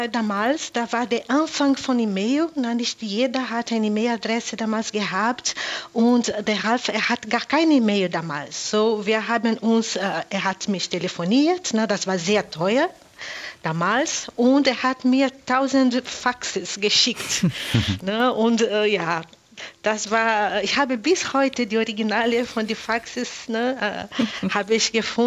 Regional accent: Rio de Janeiro, Brazil; German is a second language; now in Bergisch Gladbach, Germany; Und ich komme aus Rio de Janeiro, so das ist eine Riesenstadt und wohne jetzt in Bergisch Gladbach.

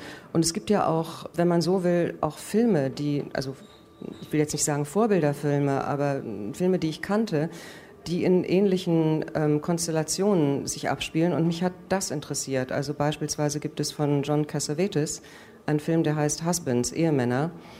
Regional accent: Rhineland, Germany; diese 50er Jahre im Rheinland, also gerade da, wo ich groß geworden bin, dieser Mief sich in die 60er noch sehr fortgesetzt hat. Also das war alles sehr katholisch, bin auch katholisch erzogen, das war sehr CDU geprägt auch.

